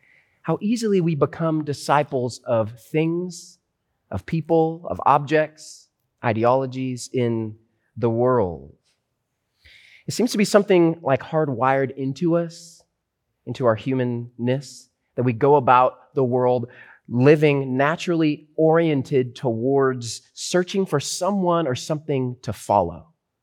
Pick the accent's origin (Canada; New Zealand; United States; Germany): United States; Pacific Northwest; But originally, see, I'm from the Pacific Northwest.